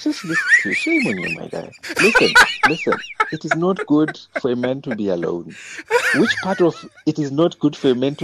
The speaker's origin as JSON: {"language": "English", "country": "Zimbabwe", "tie": "born or raised there", "said": "Zimbabwean, born and bred in Zim."}